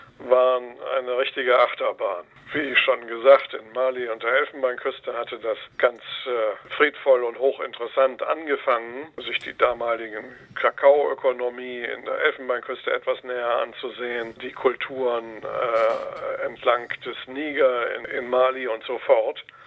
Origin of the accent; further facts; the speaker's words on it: Hanover, Lower Saxony, Germany; Ich bin in Hannover zur Schule gegangen und habe dann in Berlin studiert, nachdem ich am Ratsgymnasium mein Abi gemacht habe, und bin dann nach einer Assistententätigkeit in Berlin nach Afrika gegangen als gelernter Volkswirt